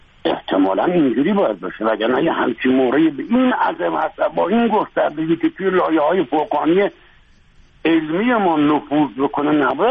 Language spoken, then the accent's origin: Persian; Iran; اینجا یه تعجب من به عنوان یک ایرانی